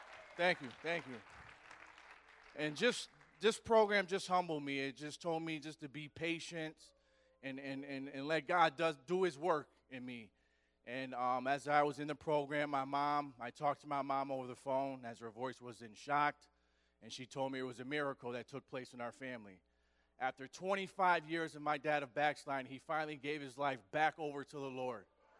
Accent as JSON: {"language": "English", "town": "Rochester", "region": "New York", "country": "United States", "said": "I'm from Rochester, New York. I'm 33 years old, and just like my brother Brian, I was raised up in a church, single parent with two brothers and two sisters."}